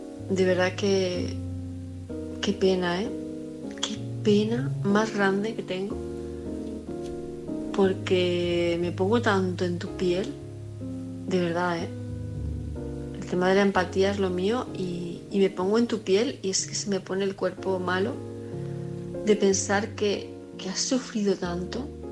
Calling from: Palma, Balearic Islands, Spain; de Palma de Mallorca

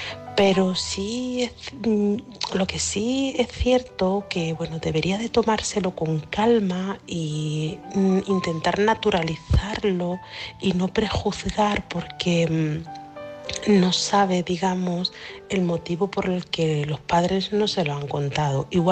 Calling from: Seville, Andalusia, Spain; de Sevilla.

